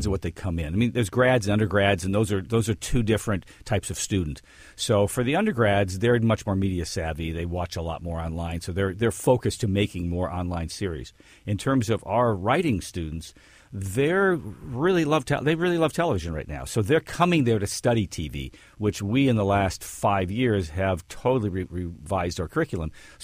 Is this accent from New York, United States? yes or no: no; Detroit, Michigan, United States; now in California, United States; Yes, grew up in Detroit.